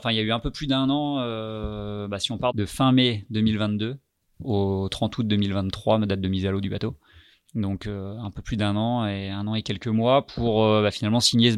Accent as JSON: {"language": "French", "town": "Rouen", "region": "Normandy", "country": "France", "tie": "born there", "said": "Alors je suis né à Rouen effectivement en juillet 84. Voilà, à Rouen il y a pas la mer, il y a la Seine mais il y a pas la mer."}